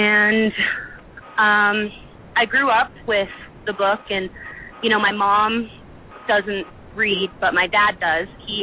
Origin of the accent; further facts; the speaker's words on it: Oakhurst, California, United States; now in Fresno, United States; I'm originally from Oakhurst, California, which is just south of Yosemite National Park. And I live in Fresno right now